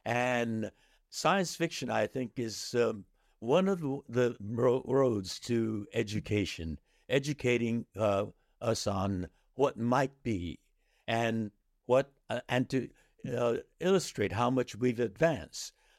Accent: United States; I said to them, well, I'm Japanese American, and so that's ethnically consistent.

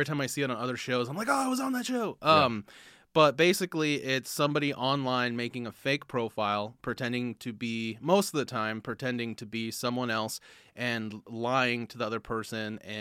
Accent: Washington, United States; also born or lived in Bay Area, California / Portland / Los Angeles; So I was born in the Bay Area, and then at like 10, I moved to Washington State, and then at like 24 or 25, I moved back to the Bay Area

